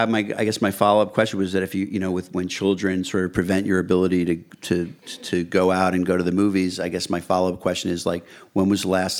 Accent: New York City, New York, United States; I'll tell you a story going back to my childhood here in New York City

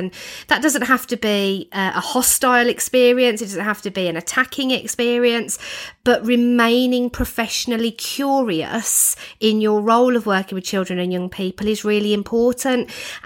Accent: United Kingdom; as Brits, you know, as British people

